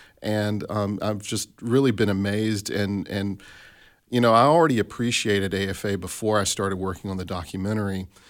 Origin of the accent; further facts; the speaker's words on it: Tupelo, Mississippi, United States; I ended up back in my hometown of Tupelo, Mississippi